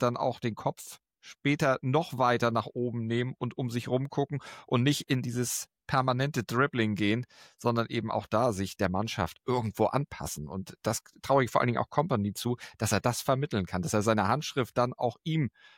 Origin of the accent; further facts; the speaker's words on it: Germany; wir sind Deutsche, wir müssen das Haar in der Suppe finden